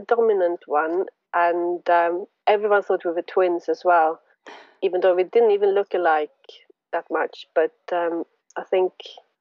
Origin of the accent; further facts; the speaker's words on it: northern Sweden, Sweden; I was born in Sweden, in the very north of Sweden, sort of by the Arctic Circle.